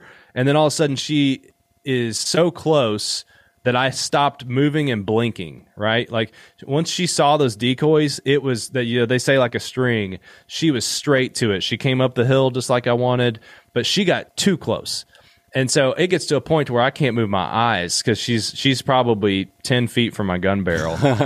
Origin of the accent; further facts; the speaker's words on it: Kentucky, United States; I'm from Eastern Kentucky, so I've been to see this.